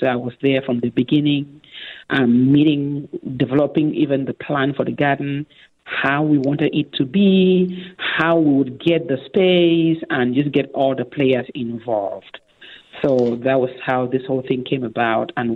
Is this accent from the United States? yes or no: no; Cameroon; So I am from Cameroon, right? And in Cameroon, we have certain types of vegetables.